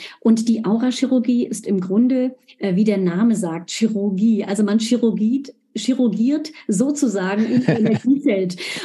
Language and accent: German; Baden-Württemberg, Germany; ich bin Schwäbin, Versucherle nennen wir das.